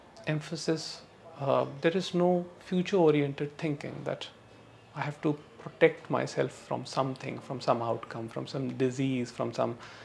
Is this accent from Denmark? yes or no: no; Punjab, India; English is a second language; Like, I come from the Punjabi family.